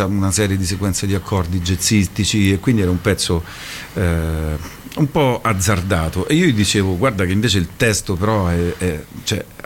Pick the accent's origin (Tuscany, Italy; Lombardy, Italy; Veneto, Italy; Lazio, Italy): Lazio, Italy; Rome; Sono cresciuto a Monteverde, quindi.